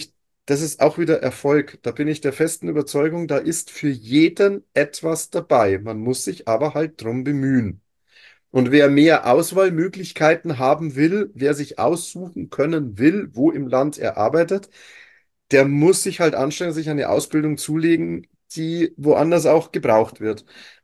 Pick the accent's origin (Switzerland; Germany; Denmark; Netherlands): Germany; Bavaria; ich liebe meine Heimat Oberpfalz